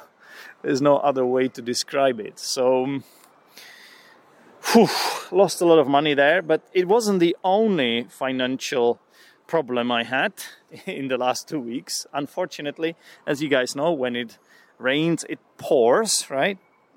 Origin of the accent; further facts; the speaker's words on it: Czechia; English is a second language; I am from the Czech Republic. It's not the poorest country in the world, but it's also not the richest country in Europe.